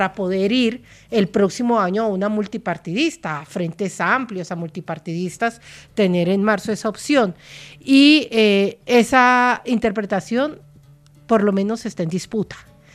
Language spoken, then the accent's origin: Spanish; Colombia; nosotros sabemos como colombianos hacer elecciones en contextos de violencia.